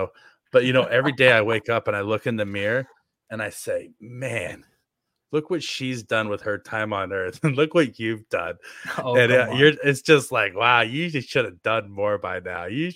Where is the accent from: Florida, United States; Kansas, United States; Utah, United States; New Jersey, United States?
Kansas, United States; born there; a little known fact about me is that I was born on September 4th, 1981 at Shawnee Mission Medical Center.